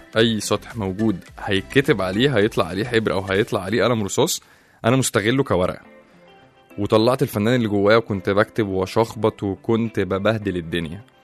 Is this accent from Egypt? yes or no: yes; Egypt; احنا كمصريين, بس الفيرجن القديم بتاعنا شويه مصريين القدامى الفراعنه